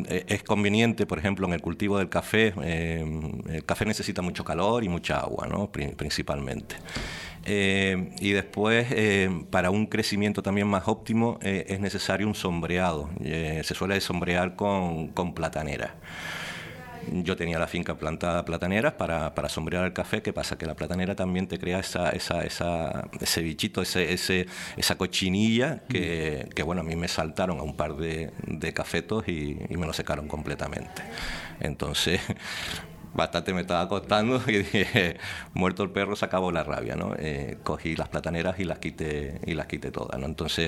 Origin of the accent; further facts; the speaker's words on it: Canary Islands, Spain; tenemos que estar orgullosos como canarios de que tenemos un café espectacular para exportarlo a toda Europa